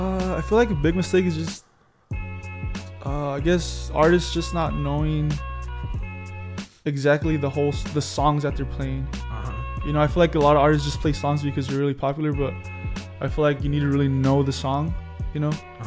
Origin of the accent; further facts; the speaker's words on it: Wilmington, United States; particularly because I was born and raised in Wilmington, and I feel like when you spend so much time in the city, you kind of have a feel for it, you know.